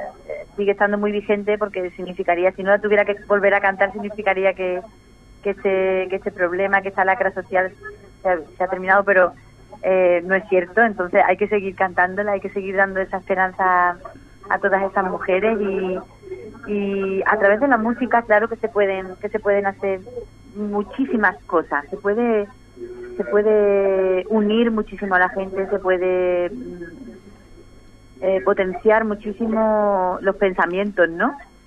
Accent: Spain; y yo que soy una cantante española

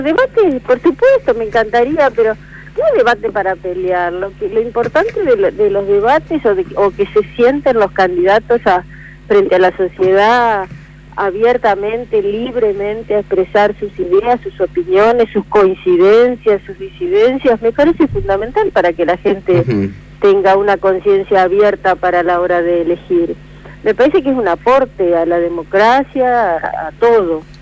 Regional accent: Victoria, Entre Ríos, Argentina; Ahora, por ejemplo, hoy yo voy a quedarme acá en Victoria porque tengo que ver a gente de mi pueblo

